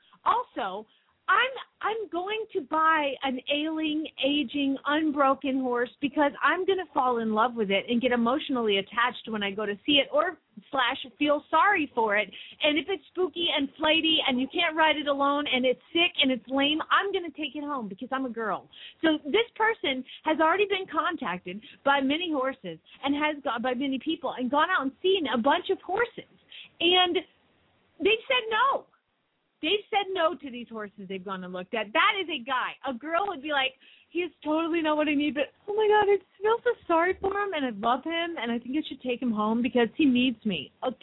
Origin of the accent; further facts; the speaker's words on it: the South, United States; And I'm sorry, I am from the South, so if I offend any Southern listeners, like, you can't – I'm from there, so I can make fun